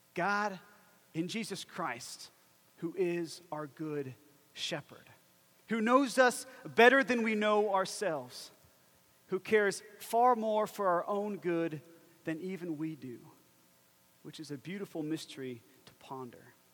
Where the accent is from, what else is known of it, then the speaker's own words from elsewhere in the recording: Atlanta, Georgia, United States; now in Nashville, United States; I'm from Atlanta, and when a city grows too fast, it gets a little crazy, and the traffic becomes a nightmare.